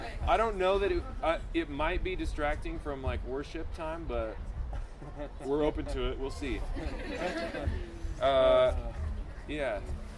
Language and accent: English; San Diego, California, United States; So we played a show in Arizona. We're from San Diego.